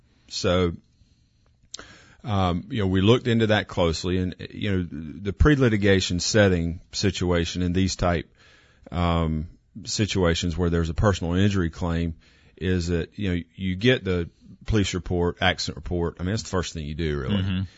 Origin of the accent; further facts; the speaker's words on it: Kinston, North Carolina, United States; I'm from Kinston, grew up there